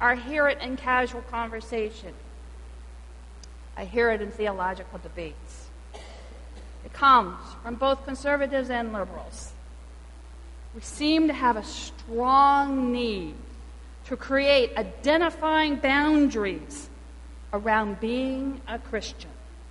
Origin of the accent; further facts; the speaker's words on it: the South, United States; As most of you know, I grew up in the South in the 60s, in the middle of the civil rights movement.